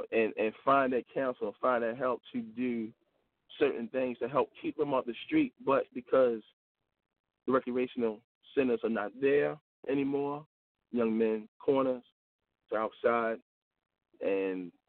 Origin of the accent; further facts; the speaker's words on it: Baltimore, Maryland, United States; is that I am from Baltimore City.